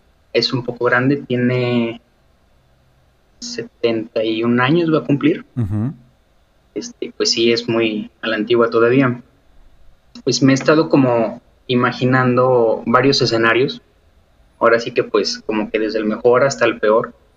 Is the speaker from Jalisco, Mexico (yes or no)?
yes; Jalisco, Mexico; moved away as an adult; now in Aguascalientes, Mexico; yo soy originario de Jalisco. Uh-huh. Ahorita radico en Aguascalientes. Entonces, pues sí, desde los 18 estoy acá.